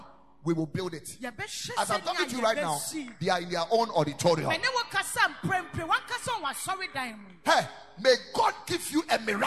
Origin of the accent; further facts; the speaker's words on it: Tema, Greater Accra, Ghana; I'm actually from Tema.